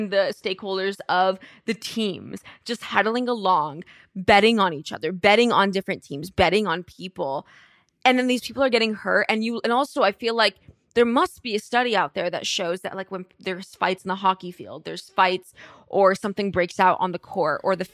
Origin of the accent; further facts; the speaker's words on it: United Kingdom; Can I just say, as a Brit myself, I don't like that.